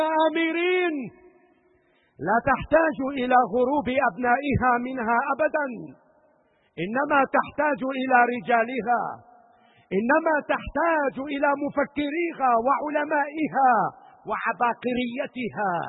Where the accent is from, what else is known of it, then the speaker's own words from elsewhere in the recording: Syria; فنحن كسوريين جدير بنا يا سادة أن نحذو حذو العقلاء والعلماء، لا أن نترك أوطاننا